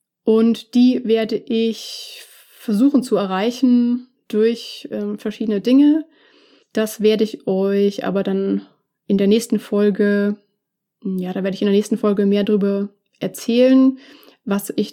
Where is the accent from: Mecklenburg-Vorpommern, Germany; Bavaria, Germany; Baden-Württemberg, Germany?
Bavaria, Germany; Munich; München meine Heimatstadt ist und auch immer sein wird.